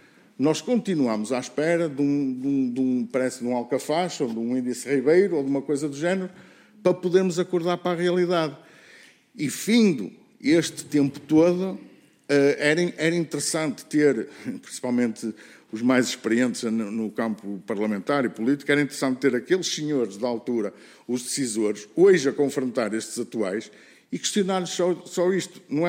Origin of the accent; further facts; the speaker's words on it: Portugal; eu sou português com muito orgulho, gosto de estar aqui a lutar pelo meu país